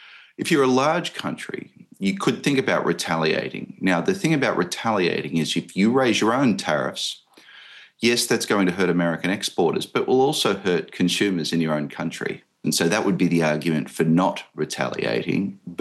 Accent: Australia; my home country of Australia

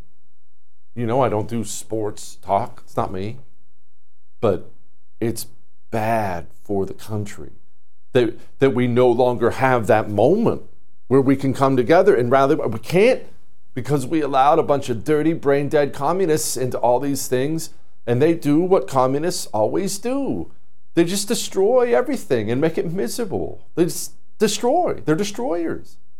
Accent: Montana, United States; I've skied. I grew up in Montana, and I actually enjoy skiing quite a bit.

